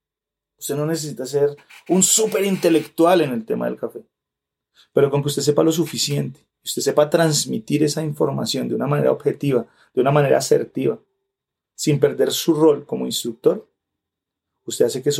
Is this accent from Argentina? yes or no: no; Colombia; tenemos que convencernos nosotros del potencial que nosotros tenemos como colombianos.